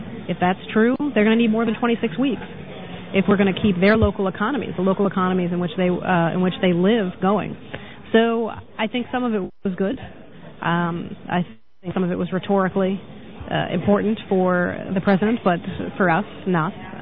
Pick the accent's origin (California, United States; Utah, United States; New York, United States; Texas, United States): New York, United States; Charlie Rangel is, from my home state, is pushing one